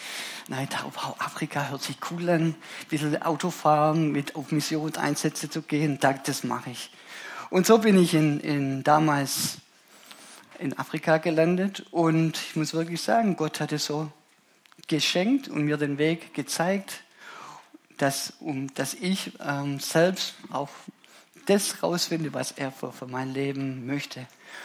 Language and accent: German; Germany; Deutschland war für mich immer so wie ein Gefängnis früher, wo ich aufgewachsen bin.